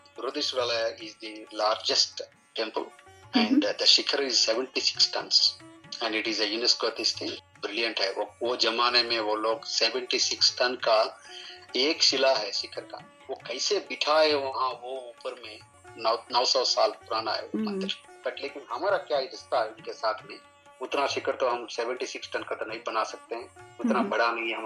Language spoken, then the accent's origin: Hindi; India; हिंदुस्तानी होने के नाते मैं जब देखता हूँ हमेशा मेरे को बहुत गर्व महसूस होता है